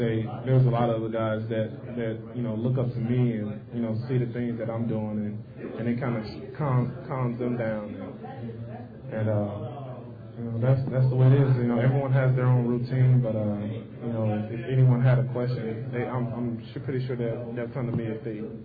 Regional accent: Mississippi, United States; You know, growing up in Mississippi, we don't have indoor facilities.

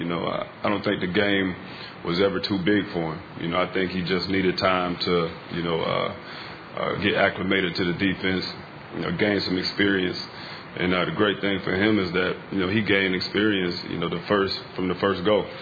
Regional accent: Ohio, United States; You know, I grew up in Ohio, and so it was Cleveland Browns, Cincinnati Bengals, and I was actually a Giants fan.

